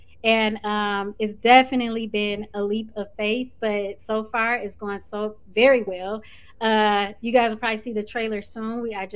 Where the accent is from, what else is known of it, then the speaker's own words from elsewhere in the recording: Detroit, Michigan, United States; Born and raised in Detroit, West Side, Southwest Detroit.